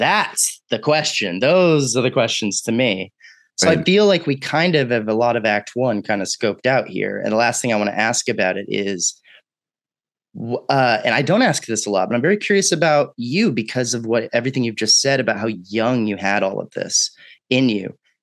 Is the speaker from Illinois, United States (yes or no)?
no; Austin, Texas, United States; I'm being from Austin, Texas, I have this weird attachment of being like, that's a weird fantasy world.